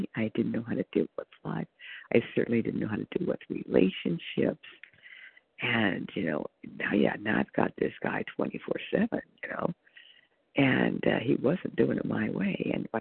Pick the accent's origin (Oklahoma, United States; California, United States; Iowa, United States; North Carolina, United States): California, United States; Hi, this is … I'm from California.